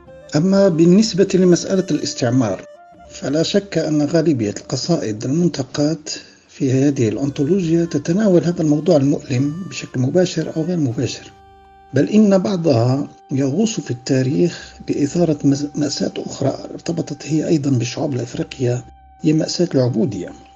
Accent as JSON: {"language": "Arabic", "country": "Morocco", "said": "يجب الاعتراف أننا متأخرون ومقصرون جدا كمغاربة في المقام الأول باعتبارنا أفارقة أيضا"}